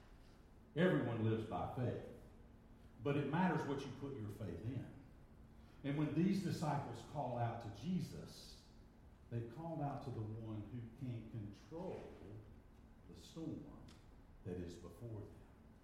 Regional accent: United States; I grew up on the Tennessee River.

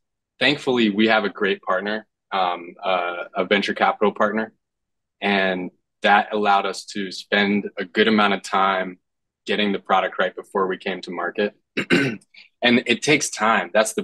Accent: North Carolina, United States; now in Los Angeles, United States; many years of growing up in North Carolina and being on my grandpa's farm

